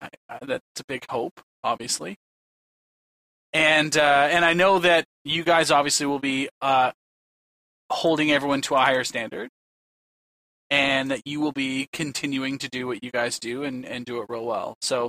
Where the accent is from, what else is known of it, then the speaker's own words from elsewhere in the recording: Canada; As a Canadian